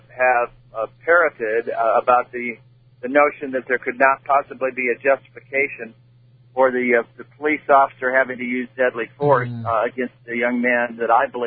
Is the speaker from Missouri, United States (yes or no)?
yes; St. Louis, Missouri, United States; I grew up in St. Louis.